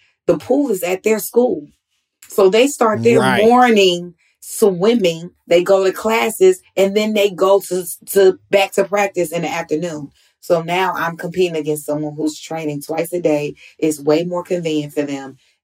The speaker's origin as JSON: {"language": "English", "town": "Atlanta", "region": "Georgia", "country": "United States", "tie": "born or raised there", "said": "I'm just grateful that, you know, I grew up in Atlanta where my coach didn't play that."}